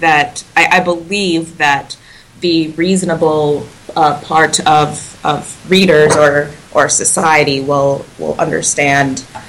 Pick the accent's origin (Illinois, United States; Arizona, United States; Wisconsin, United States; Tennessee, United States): Wisconsin, United States; I'm from Wisconsin, so I'm excited about this.